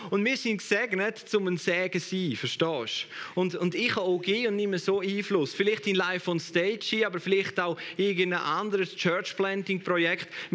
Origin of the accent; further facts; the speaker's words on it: Switzerland; wir als Schweizer nicht nur privilegiert sind, weil wir in der reichsten Nation leben, einer von den reichsten Nationen leben